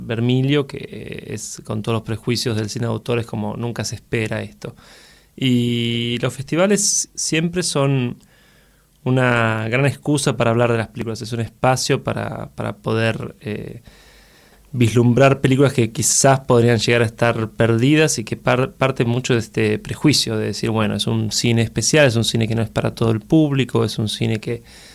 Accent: Argentina; Yo como productor argentino tengo siempre ese deseo de armar un...

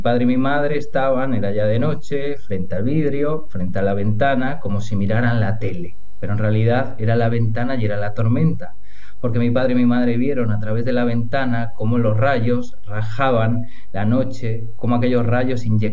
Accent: León, Castile and León, Spain; yo digo que soy de León, si bien yo no nací en León, les aclaro, mi madre, Cristina, es la que es leonesa de nacimiento. León es una provincia y una ciudad que queda tierra adentro en el interior de España. Y mi padre es de Barcelona.

